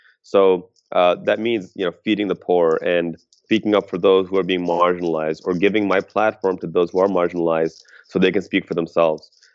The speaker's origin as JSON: {"language": "English", "town": "Chicago", "region": "Illinois", "country": "United States", "tie": "born or raised there", "lives_now": "Washington, United States", "said": "that's kind of why I chose to move here after growing up in Chicago."}